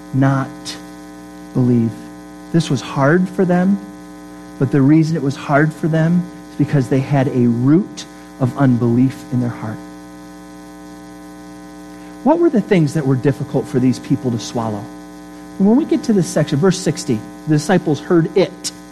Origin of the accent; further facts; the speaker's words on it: East Stroudsburg, Pennsylvania, United States; born there; many of you think I was born in East Stroudsburg, Pennsylvania, but that's only written on my birth certificate.